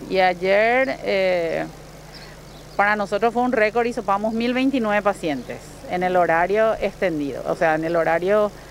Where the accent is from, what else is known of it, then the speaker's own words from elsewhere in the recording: Paraguay; yo como paraguayo